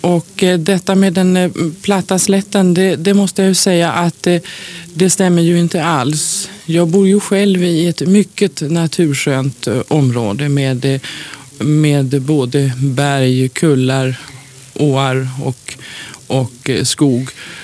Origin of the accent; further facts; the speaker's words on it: Västernorrland County, Sweden; now in Uppsala, Sweden; jag är ursprungligen från Ångermanland. Och att jag kom till Uppsala 1961.